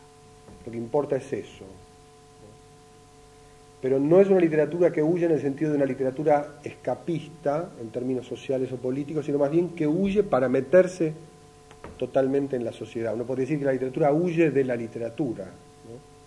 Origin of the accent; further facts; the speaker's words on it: Argentina; ya no podremos jamás volver a esa idea completamente fantástica, supersticiosa de que somos un país europeo